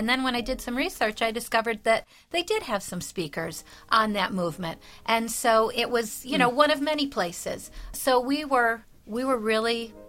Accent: Scranton, Pennsylvania, United States; I've lived in Scranton my whole life. Lived in the Poconos for a little while as a teacher, but I'm from Scranton. I love Scranton

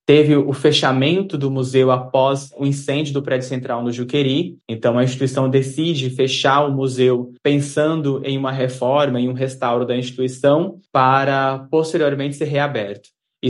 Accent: Piauí, Brazil; now in Francisco Morato, Brazil; Eu sou morador da região do Juqueri desde 2012. Eu sou do sertão do Piauí, mas passei a morar em Francisco Morato, município vizinho de Franco da Rocha, em 2012.

